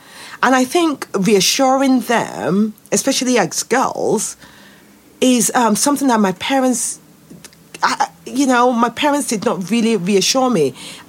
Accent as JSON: {"language": "English", "country": "Nigeria", "tie": "born or raised there", "said": "I grew up in Nigeria. And as a Nigerian"}